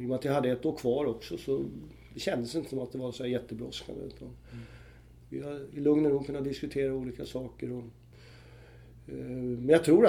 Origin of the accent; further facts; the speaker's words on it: Uppsala, Uppsala County, Sweden; att jag är från Uppsala, Sveriges fjärde största stad, inte så många som vet det. Och uppväxt där och bott i två omgångar.